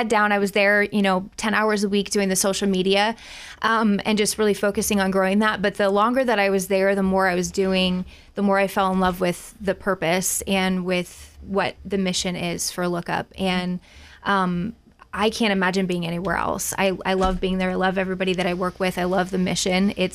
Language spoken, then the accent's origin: English; Thornville, Ohio, United States; also born or lived in Newark; I grew up in this area. I grew up in Thornville and then have been around Newark my whole life.